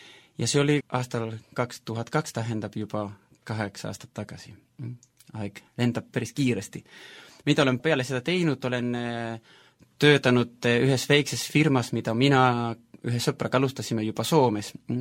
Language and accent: Estonian; Buenos Aires, Argentina; Estonian is a second language; moved away as an adult; also born or lived in Finland; now in Estonia; ma olen sündinud Argentiinas, Argentiina pealinnas, Buenos Airesis. Ja noh, seal elasin 20 aastat. Juhl hetkel otsustasin minna õppima Helsingi ülikooli, ehk koolisin Soome. Elasin Soomes 7 aastat